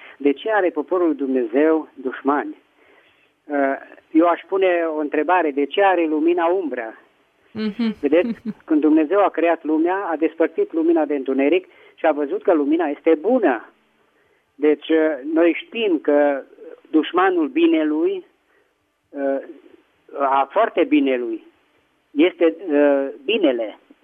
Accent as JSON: {"language": "Romanian", "town": "Petroșani", "region": "Hunedoara County", "country": "Romania", "said": "din Petroșani."}